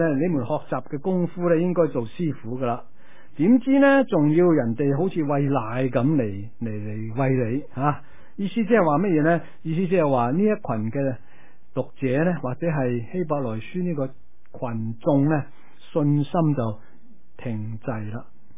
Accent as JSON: {"language": "Cantonese", "region": "Guangdong", "country": "China", "said": "我哋广东人咁讲啦"}